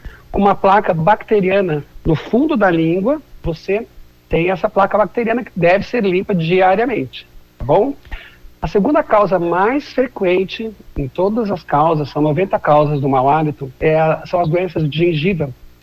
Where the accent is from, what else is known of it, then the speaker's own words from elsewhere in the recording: Campinas, São Paulo, Brazil; eu sou de Campinas, embora eu tenha clínica em São Paulo